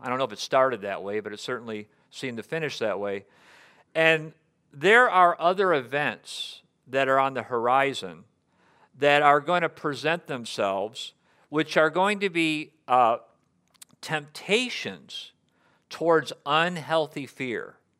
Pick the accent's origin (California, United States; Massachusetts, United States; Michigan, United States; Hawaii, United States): Michigan, United States; I'm from Michigan as well, so when you had bad weather and you had the accumulation of snow, I don't remember it being something that everybody was like this about.